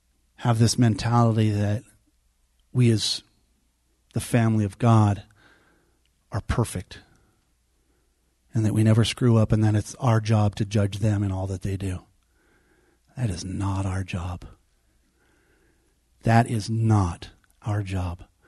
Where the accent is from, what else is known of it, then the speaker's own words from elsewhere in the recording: Ireland; Now, I'm Irish, so I can make all the Irish jokes I want.